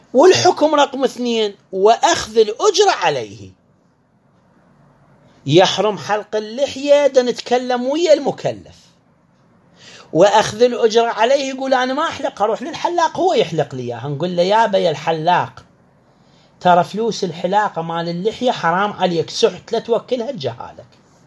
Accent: Iraq

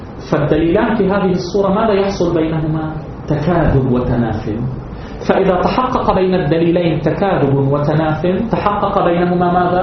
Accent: Lebanon; مو المعارضة اللي عندنا بلبنان تتبادر إلى المعارضة السياسية

